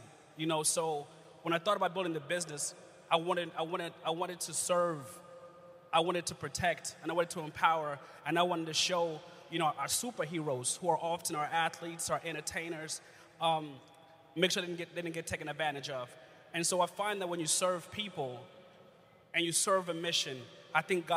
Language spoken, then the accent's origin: English; Uganda; I grew up in Uganda, East Africa.